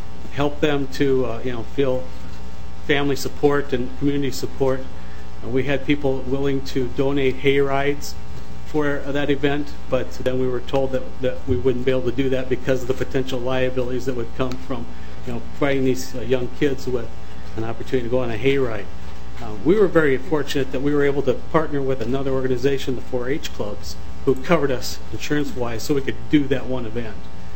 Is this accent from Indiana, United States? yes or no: no; Martin County, Minnesota, United States; I'm from Martin County, Minnesota.